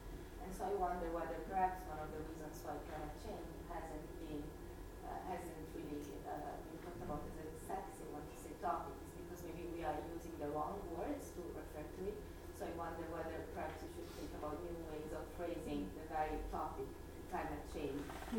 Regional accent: Italy; I come from Europe, from Italy, where climate change is talked about in a completely different way.

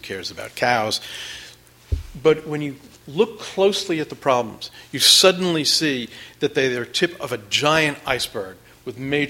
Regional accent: New York, United States; Now, I grew up in the New York area, and I was fed TV dinners, processed food, and I ate at some of the very first fast food restaurants in the area.

